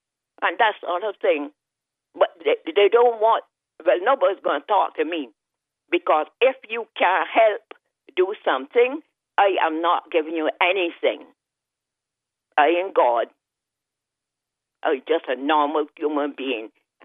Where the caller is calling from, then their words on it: Caveville, Saint Michael, Barbados; Number 24, Dunder Park, Caveville, St. Michael.